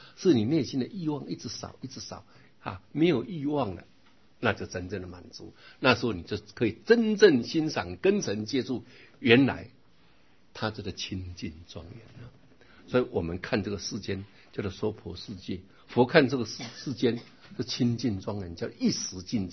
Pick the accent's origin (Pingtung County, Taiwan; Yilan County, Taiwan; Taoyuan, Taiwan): Yilan County, Taiwan; 因为我是宜兰人嘛，啊，这次宜兰办花灯嘛